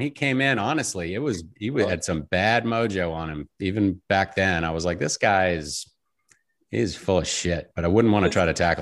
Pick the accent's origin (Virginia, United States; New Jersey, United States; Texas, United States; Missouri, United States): Virginia, United States; Richmond; Yeah, I grew up in Richmond, Virginia, and my parents were artists and divorced and all I wanted was a normal family.